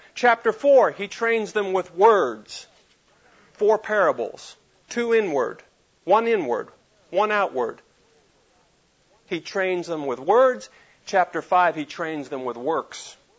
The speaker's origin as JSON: {"language": "English", "town": "Reidsville", "region": "Pennsylvania", "country": "United States", "tie": "born or raised there", "lives_now": "Charlotte, United States", "said": "My home is Charlotte, North Carolina. My hometown, Reidsville, Pennsylvania."}